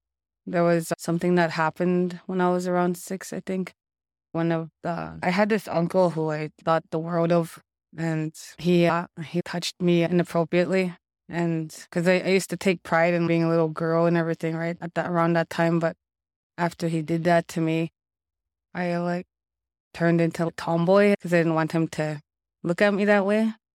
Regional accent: North Spirit Lake First Nation, Ontario, Canada; now in Thunder Bay, Canada; I'm from North Spirit Lake First Nation. It's one of those flying communities up north. I came here probably in 2004, and I've been here since I graduated high school.

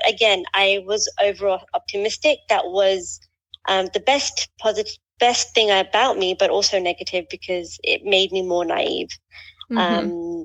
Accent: London, United Kingdom; So I am originally from England, born and brought up in London. My family still reside in London. So I'm Pakistani. My parents are obviously also Pakistani.

